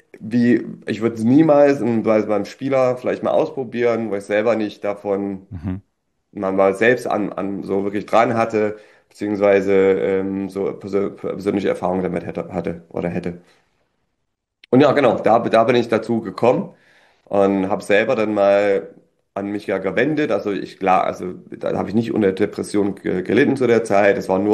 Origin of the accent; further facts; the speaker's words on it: Detroit, Michigan, United States; Ich komme aus Detroit